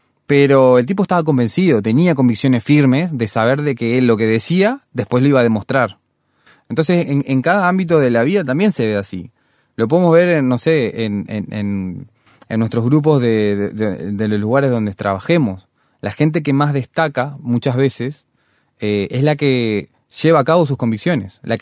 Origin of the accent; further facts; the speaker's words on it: Uruguay; nosotros como uruguayos o rioplatenses sabemos que el fútbol es algo que nos toca.